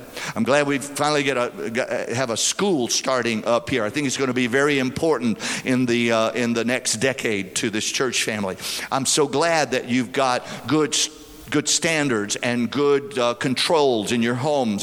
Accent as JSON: {"language": "English", "region": "Louisiana", "country": "United States", "said": "Hey, I'm from South Louisiana."}